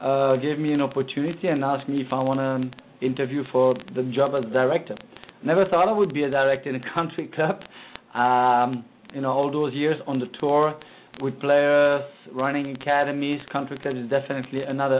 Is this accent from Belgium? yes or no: yes; Belgium; Originally, I'm from Belgium. As you know, Belgium is a very, very small country.